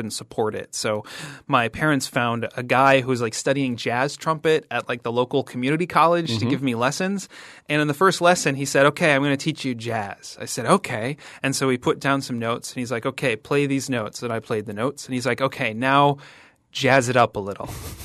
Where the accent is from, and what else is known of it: Midwest, United States; born or raised there